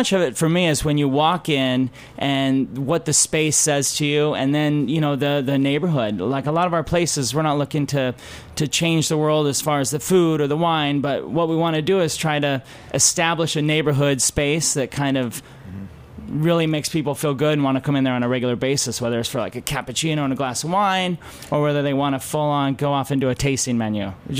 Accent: Idaho, United States; moved away as an adult; now in San Francisco, United States; having him visit when I grew up in Idaho to when I first moved to San Francisco when I was 21.

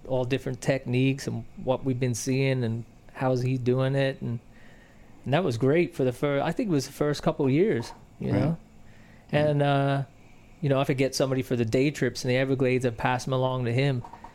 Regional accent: England, United Kingdom; born there; Yeah, well, I was really lucky because, well, I was born in England, and my father was really into fishing.

